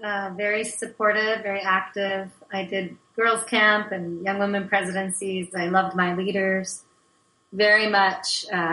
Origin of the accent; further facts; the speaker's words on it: Utah, United States; now in Idaho, United States; No, I actually grew up in Utah, south of Provo.